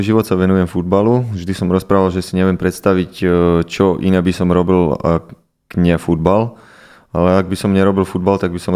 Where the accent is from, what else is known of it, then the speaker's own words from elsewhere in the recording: Levoča, Prešov Region, Slovakia; moved away as an adult; now in Trnava, Slovakia; No, už som dlho pred Levoče, ale som hrdý na to, že som sa narodil v Levoči